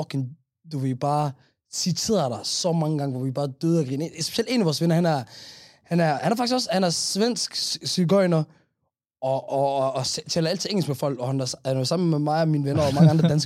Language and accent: Danish; Somalia; tror du bare fordi jeg er somalier